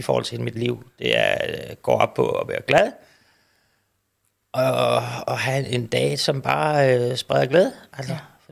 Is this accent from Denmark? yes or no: yes; Vindeby, Region of Southern Denmark, Denmark; Og jeg er vokset op meget privilegeret. Jeg er vokset op i Vindeby, der ligger lige over for Svendborg, ved Svendborg Sund.